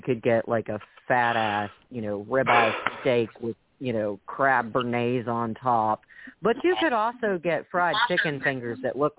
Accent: Arkansas, United States; I call it Rally's because I'm from Arkansas and we don't have Checkers there.

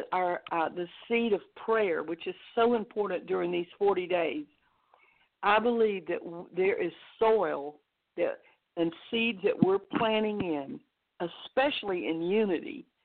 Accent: Mobile, Alabama, United States; I'm from Mobile, Alabama, and we had a farm outside the city.

